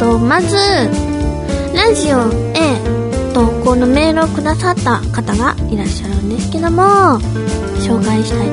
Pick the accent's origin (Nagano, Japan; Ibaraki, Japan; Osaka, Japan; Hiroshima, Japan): Osaka, Japan; now in Tokyo, Japan; 大阪にいたらあんまわかんないっていうかさ、みんな大阪人だから、そんなツッコミないんですよ。でも東京に来たら、絶対に、大阪人ですかってね、言われるの。